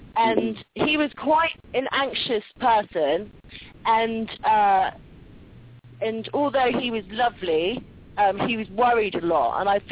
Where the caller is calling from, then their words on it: London, United Kingdom; and I'm calling from London.